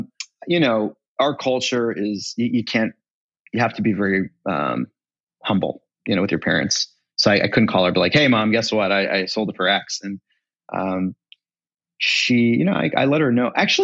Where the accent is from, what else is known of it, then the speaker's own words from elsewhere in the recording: Pittsburgh, Pennsylvania, United States; So here I am, I'm a kid from Pittsburgh. My parents are immigrants.